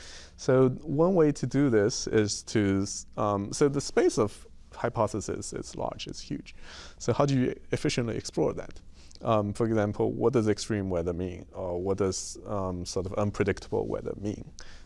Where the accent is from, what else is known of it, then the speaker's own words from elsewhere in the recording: Shanghai, China; I was born and raised in Shanghai.